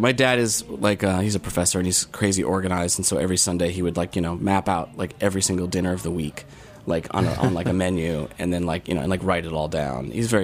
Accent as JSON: {"language": "English", "region": "Michigan", "country": "United States", "tie": "born or raised there", "said": "When I was growing up, I grew up in Michigan, I worked at this deli called Zingerman's, which is a really famous"}